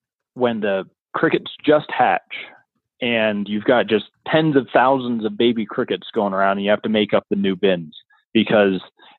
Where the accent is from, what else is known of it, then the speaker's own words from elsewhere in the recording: Long Beach, California, United States; So I didn't grow up in Montana. I grew up in Long Beach, California.